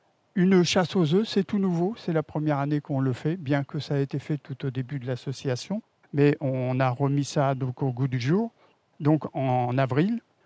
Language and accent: French; Bernay, Normandy, France; born there; also born or lived in Belgium; Alors moi je suis né à Bernay. Donc, sauf une petite interruption, parce que pour mon travail, je suis parti 5 ans en Belgique. Mais vous voyez, j'aime tellement Bernay que j'y suis revenu.